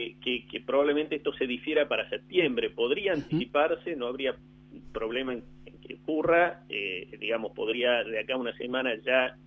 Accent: Argentina; tal como somos los argentinos

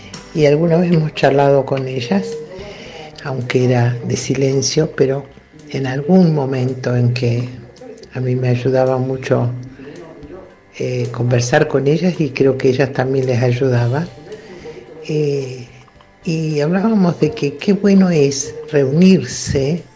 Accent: Azul, Buenos Aires Province, Argentina; soy de acá de Azul.

